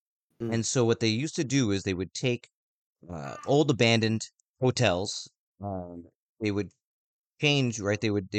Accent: Northeast, United States; Like, we all know we're from the Northeast, and if you're not familiar with the Northeast, winter in New York City is no joke.

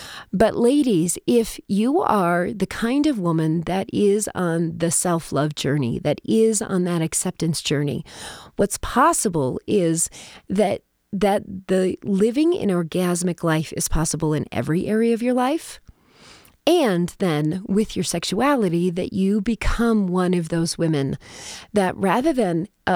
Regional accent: Minnesota, United States; I grew up in Minnesota. I call it the land of 10,000 treatment centers because it is so repressed.

